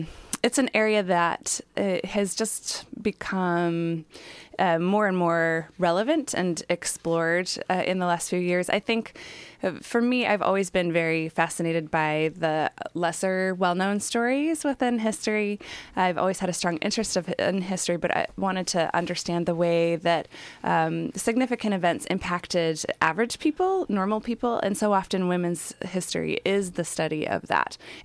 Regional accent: Chicago, Illinois, United States; also born or lived in Portland; now in Astoria, United States; So I moved to Astoria last August, and I grew up in Chicago originally, then spent about 20 years in the Portland area

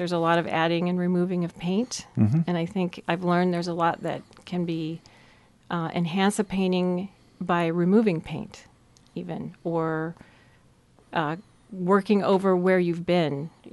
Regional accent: Seattle, Washington, United States; now in Portland, United States; Well, I have lived in Portland, Oregon since 1980. I grew up in Seattle.

